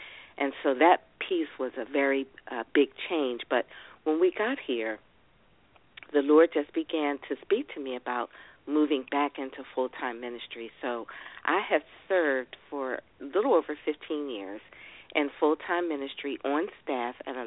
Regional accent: Philadelphia, Pennsylvania, United States; moved away as an adult; my husband is a wonderful guy, paralegal, and we both were born and raised in Philadelphia. And when he took a job with the government, that's what prompted us to relocate here.

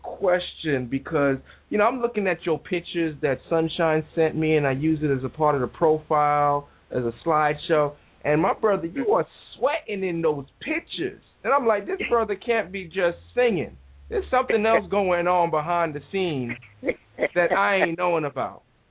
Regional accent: Florida, United States; I'm like, "I'm not from Detroit. I'm from Florida."

